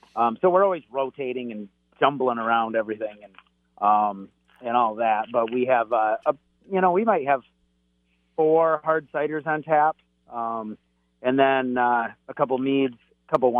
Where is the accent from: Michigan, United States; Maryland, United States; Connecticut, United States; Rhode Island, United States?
Michigan, United States; Flushing; I grew up in Flushing, west of Flint, and have been, I've been coming up to Lake Ann all my life